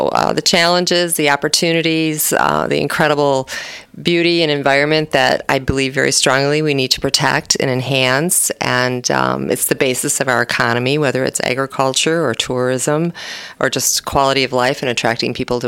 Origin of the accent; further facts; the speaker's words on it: Michigan, United States; moved away as an adult; now in La Crosse, United States; I grew up in Michigan. Big water girl, and about 30 years ago, just under 30 years ago, I moved to the La Crosse area